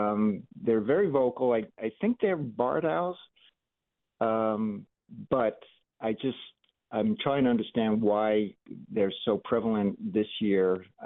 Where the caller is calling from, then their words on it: Sandwich, Massachusetts, United States; I'm calling from Sandwich.